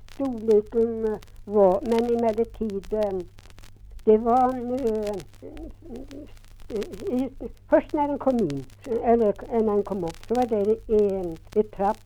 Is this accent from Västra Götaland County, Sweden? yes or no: yes; Ljungskile, Västra Götaland County, Sweden; Och det är, man kan säga grinnare eller här, vi hade vår särskild dialekt. Det var att vi hade all, kan nära på säga, vårt dagliga görande vid Ljungskile.